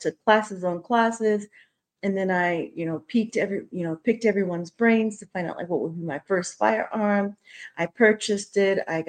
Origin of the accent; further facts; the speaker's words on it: New Jersey, United States; now in New York, United States; I'm from South Jersey, but I still, I didn't start any of this hunting stuff or firearms until I was in New York already.